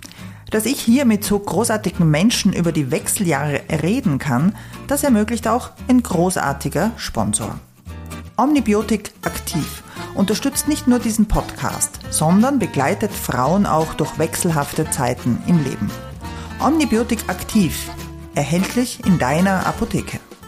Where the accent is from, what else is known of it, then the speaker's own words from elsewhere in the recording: Salzburg, Austria; Also ich bin 71er Baujahr, ich bin allerdings auch weiter im Westen aufgewachsen. Das ist, also in Salzburg